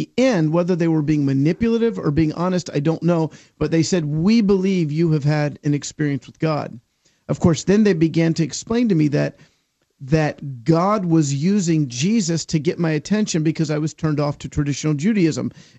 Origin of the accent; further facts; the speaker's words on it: Richmond, Virginia, United States; I was raised Jewish, but I was raised in the South in Richmond.